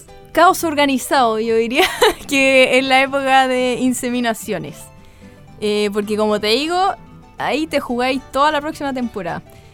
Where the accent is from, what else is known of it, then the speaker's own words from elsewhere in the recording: Chile; yo me fui de Chile hace 8 años y volví hace casi un año